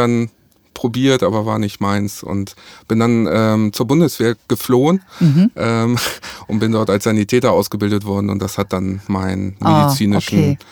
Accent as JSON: {"language": "German", "region": "Hamburg", "country": "Germany", "said": "ich bin 44 Jahre alt, bin Hamburger Jung"}